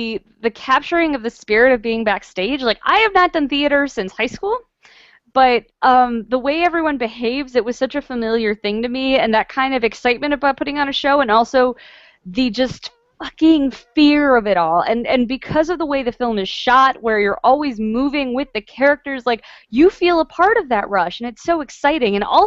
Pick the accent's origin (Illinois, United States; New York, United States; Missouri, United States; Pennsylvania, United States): New York, United States; New York City; And it actually looks like a New York movie, which is something I always appreciate as a New Yorker.